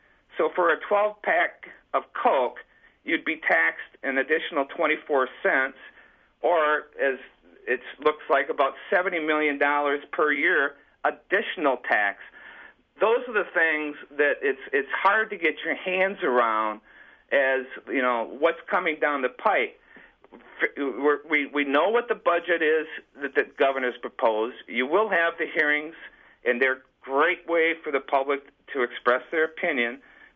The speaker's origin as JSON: {"language": "English", "town": "Weyauwega", "region": "Wisconsin", "country": "United States", "tie": "born or raised there", "said": "Dean, I grew up in Wauwega, Wisconsin"}